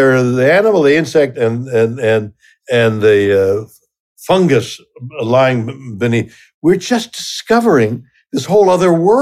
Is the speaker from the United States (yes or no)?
no; Canada; both in our country, and I'm Canadian